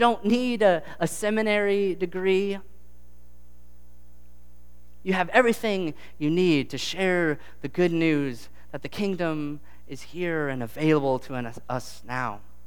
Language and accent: English; Kansas, United States; The church I grew up in Kansas, they gave me this stole.